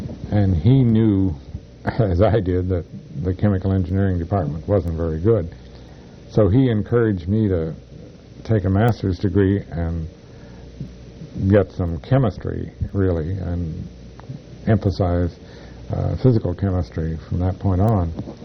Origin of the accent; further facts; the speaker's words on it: Harrisburg, Pennsylvania, United States; Well, I'd had a chemistry set as a growing up in Harrisburg